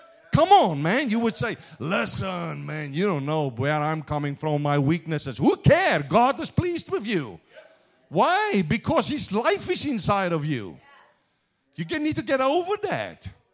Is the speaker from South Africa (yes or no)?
yes; South Africa; accent: Afrikaans; Did you know with my Afrikaans accent, the first time when a friend of mine talked to me about it